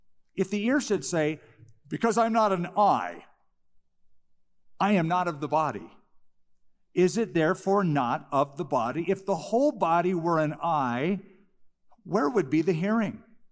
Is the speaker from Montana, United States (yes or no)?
no; California, United States; Years ago, I'm from California, and we would go to Venice Beach.